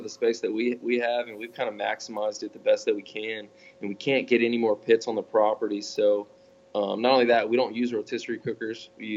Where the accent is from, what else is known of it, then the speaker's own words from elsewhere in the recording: Lockhart, Texas, United States; So I was raised in Lockhart, Texas. You know, I went to high school there, spent my whole life there.